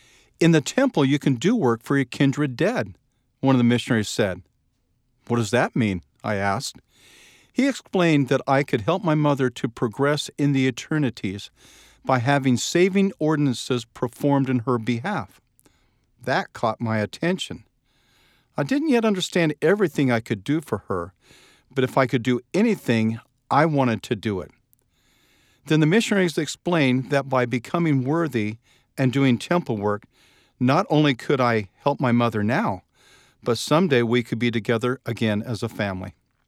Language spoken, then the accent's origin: English; Halifax, Nova Scotia, Canada; As I was growing up in Halifax, Nova Scotia, Canada